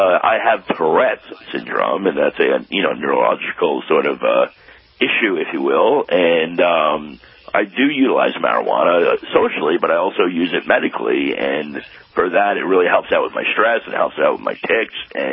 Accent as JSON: {"language": "English", "region": "New York", "country": "United States", "said": "You know, as a New Yorker, I never like to say anything positive about New Jersey."}